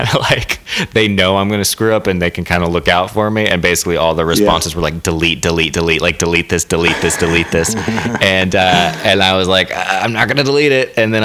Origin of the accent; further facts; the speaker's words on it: Florida, United States; And I wrote a joke where I say I was in Florida. I'm from Florida.